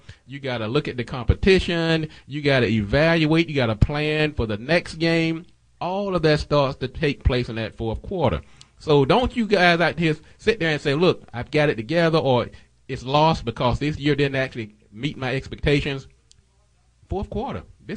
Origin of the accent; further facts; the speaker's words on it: the South, United States; accent: southern; Hey, can I say it's my southern accent?